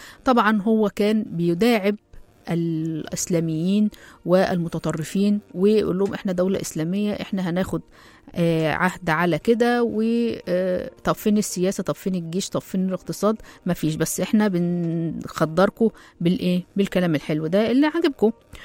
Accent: Egypt; طبعا هتلاقي عندنا في مصر حلايب وشلاتين

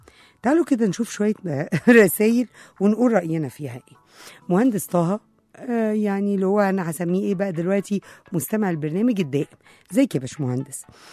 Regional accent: Egypt; سواء أنا في بلدي مصر

